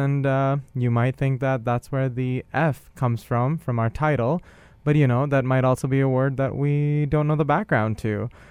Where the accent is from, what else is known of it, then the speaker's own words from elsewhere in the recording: India; I'm a light-skinned brown boy. So growing up in India and being a cisgender male